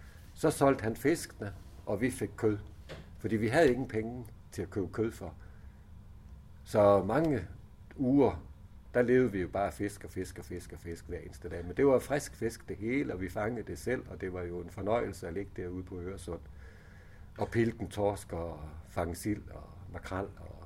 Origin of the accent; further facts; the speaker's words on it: Ålsgårde, Capital Region of Denmark, Denmark; born there; jeg er født op i Ålsgårde, op i Nordsjælland, midt mellem Helsingør og Hornbæk. Vi havde 6 kilometer til Helsingør og 6 kilometer til Hornbæk. Og jeg er født nede på Strandvejen, så i et gammelt fiskerhus